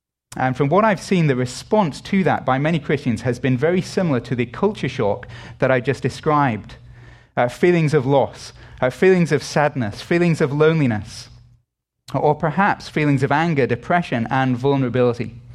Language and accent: English; United Kingdom; being British.